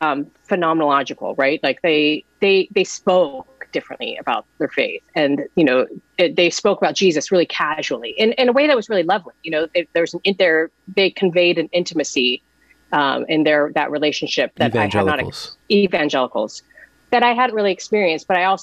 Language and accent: English; Visalia, California, United States; I was raised Catholic. I have one sibling. We grew up in Visalia, we were talking about.